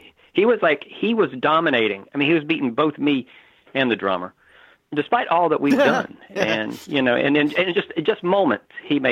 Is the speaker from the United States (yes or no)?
yes; North Carolina, United States; I mean, I, like I said, I grew up in North Carolina. I spent a lot of time on the coast.